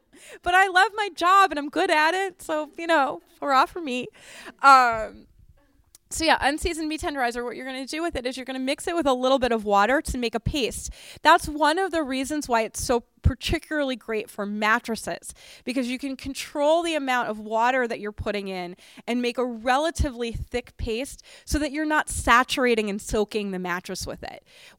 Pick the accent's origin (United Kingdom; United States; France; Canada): United States; Boston, Massachusetts; I grew up in Boston, and my friend Josh is from the Boston area, and he loves sweaters.